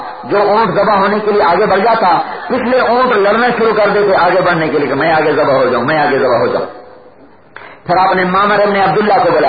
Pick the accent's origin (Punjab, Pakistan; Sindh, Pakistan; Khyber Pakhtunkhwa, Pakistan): Punjab, Pakistan; میرا ضلع ملتان ہے, اب خانے وال بن گیا